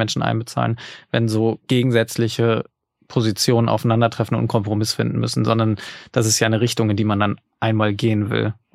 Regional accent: Lübeck, Schleswig-Holstein, Germany; und ich bin da genau in Lübeck aufgewachsen.

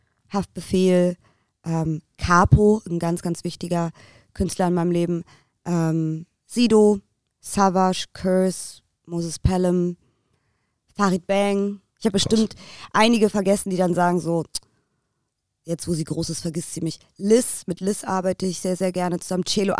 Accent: Berlin, Germany; Ich bin in Berlin-Kreuzberg aufgewachsen.

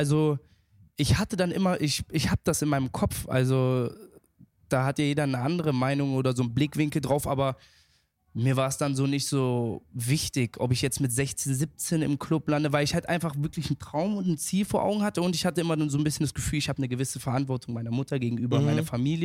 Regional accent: Nuremberg, Bavaria, Germany; Das Gute war, ich komme aus Nürnberg.

